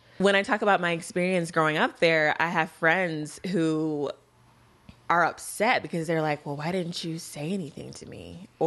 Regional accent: Texas, United States; I'm from Texas.

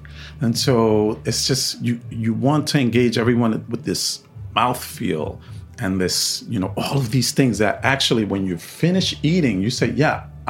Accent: Bronx, New York, United States; Like I'm from the Bronx, you know, I love my neighborhood or my borough and I'm going to represent this, you know?

